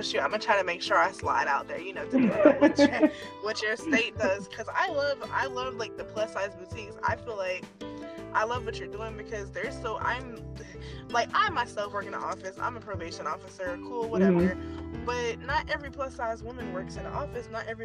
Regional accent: Miami, Florida, United States; now in Marion County, United States; I'm from the Miami area, so I never experienced racism until I moved to Marion County, and it's just like crazy to me.

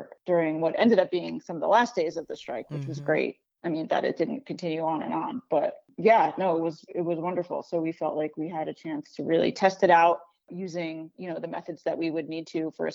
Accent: New Jersey, United States; now in Baltimore, United States; a bagel, like I said, was ubiquitous growing up in New Jersey, but we really hadn't found that kind of taste of home in the same way.

